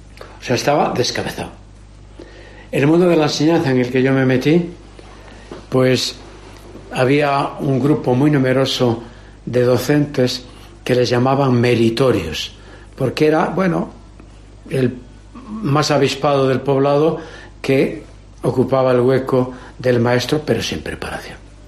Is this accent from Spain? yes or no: yes; Santiago de Compostela, Galicia, Spain; also born or lived in Valladolid / Burgos; Yo soy natural de Compostela. Fui alumno de los hermanos en Santiago y a mis 15 años me fui a la casa de farmacia.